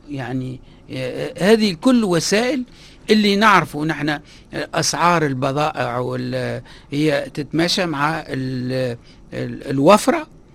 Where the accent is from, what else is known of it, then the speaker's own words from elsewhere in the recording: Kairouan, Kairouan Governorate, Tunisia; أنا من مدينة من القيروان أنا في الريف القيرواني